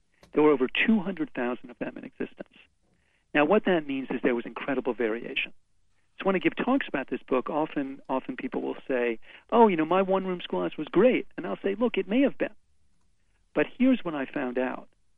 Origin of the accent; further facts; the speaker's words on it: United States; which is something as an American to be proud of, I think.